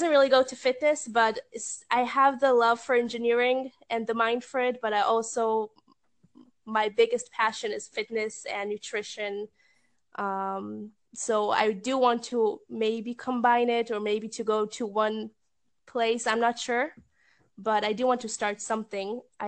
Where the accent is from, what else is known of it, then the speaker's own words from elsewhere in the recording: Haifa, Haifa District, Israel; now in Milan, Italy; I'm studying in Milan. So now I'm in Italy, but in general, yes, I'm from Haifa.